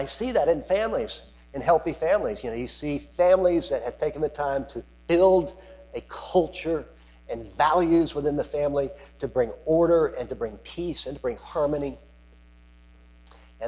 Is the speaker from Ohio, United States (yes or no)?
no; Florida, United States; And I grew up in Central Florida back in the late 50s and early 60s.